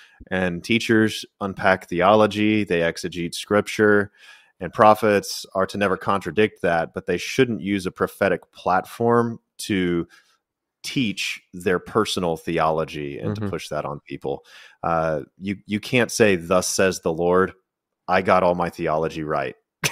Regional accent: Texas, United States; I am from Texas. We called it good old fashioned horse sense.

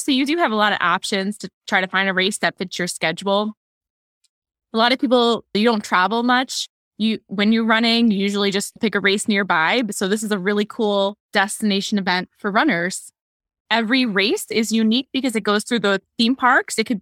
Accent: Maryland, United States; So I am from Maryland. I've lived here my whole life. I went to University of Maryland, College Park, met my husband there.

